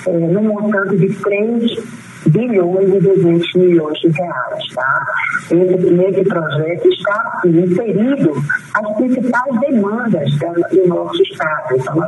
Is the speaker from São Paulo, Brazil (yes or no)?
no; Pernambuco, Brazil; porque o que a gente quer como pernambucano